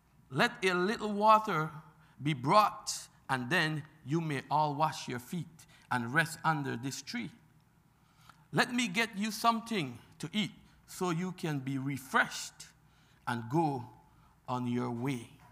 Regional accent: Belize; I'm from Belize, so Belize people tend to get crazy.

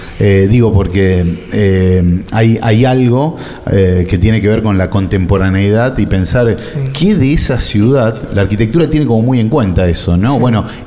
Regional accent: Gálvez, Santa Fe, Argentina; now in Rosario, Argentina; yo nací en Gálvez y sin duda la escalera de mi primer piso de Gálvez es una. Viví en calle Dorrego en Gálvez y calle Dorrego acá en Rosario

